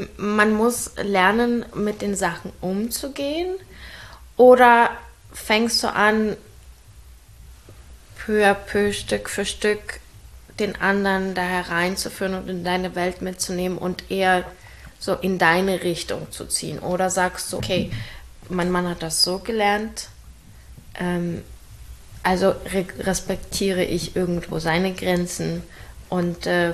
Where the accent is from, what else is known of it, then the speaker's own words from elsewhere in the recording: Ukraine; ich komm aus der Ukraine